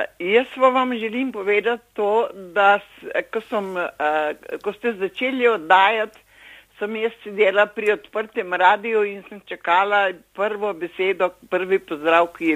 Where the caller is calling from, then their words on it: Ljubljana, Central Slovenia, Slovenia; Ljubljani.